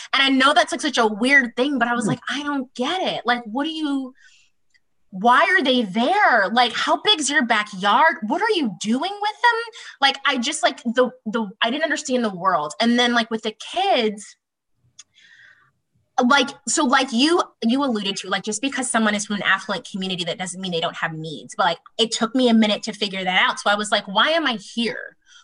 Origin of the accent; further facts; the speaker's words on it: Groton, United States; also born or lived in Oakland; like I spent most of my time growing up in Groton, but I'm from Oakland. So I went back there a lot.